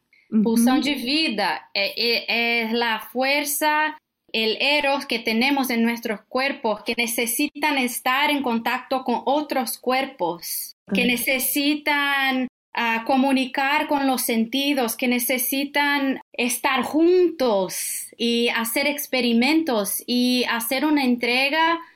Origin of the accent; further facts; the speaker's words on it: Brazil; first language Portuguese; Spanish is a second language; Bueno, yo soy de Brasil. Ok, una cosa primero. Yo voy a intentar hablar mi portuñol y a veces no me acuerdo de las palabras en español